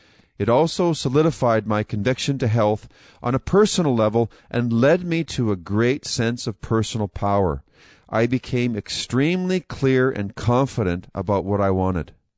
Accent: Calgary, Alberta, Canada; Born and raised in Calgary, Alberta, I always had a natural interest and affinity for sports of every single kind.

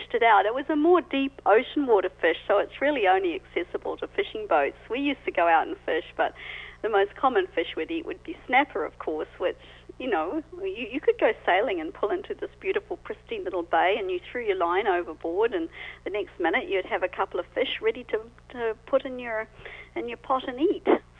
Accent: Auckland, New Zealand; Even though I grew up in Auckland, which, of course, is the biggest city in New Zealand, I grew up in the suburbs in a beautiful area, actually a lot like Salt Spring, lots of trees, lots of beaches.

